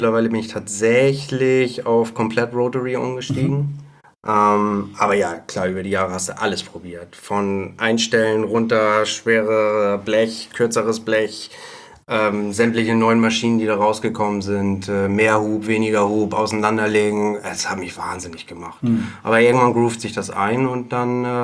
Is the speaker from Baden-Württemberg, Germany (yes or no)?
no; Bad Segeberg, Schleswig-Holstein, Germany; In Bad Segeberg damals noch, das ist meine Heimatstadt.